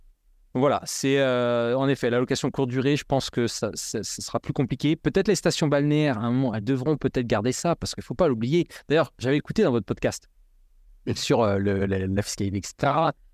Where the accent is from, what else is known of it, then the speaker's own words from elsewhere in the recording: Nantes, Pays de la Loire, France; Que je connais bien, parce que moi, je viens de Nantes, donc c'est pas trop loin de ça.